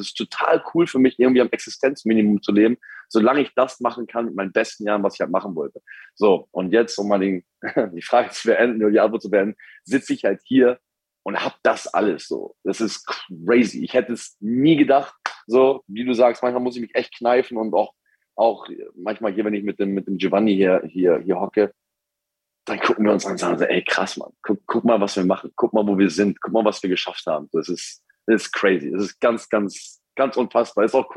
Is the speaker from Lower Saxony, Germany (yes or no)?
no; Hamburg, Germany; guck mal, ich komme aus Hamburg. Bei uns, niemand hat einen Pool bei uns.